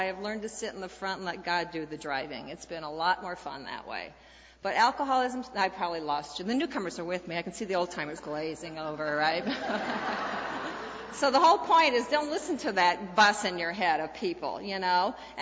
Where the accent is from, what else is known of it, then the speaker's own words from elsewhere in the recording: Iowa, United States; It's like, I grew up in Iowa